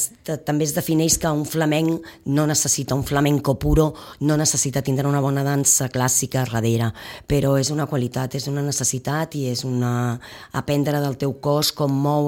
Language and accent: Catalan; Vilanova i la Geltrú, Catalonia, Spain; Sí, sóc de Vilanova i la Geltrú.